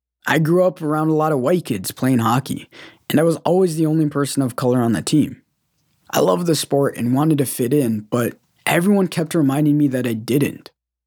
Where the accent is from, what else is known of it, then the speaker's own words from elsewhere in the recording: Guatemala; now in United States; Growing up, I would say, well, I am from Guatemala, but I'm adopted.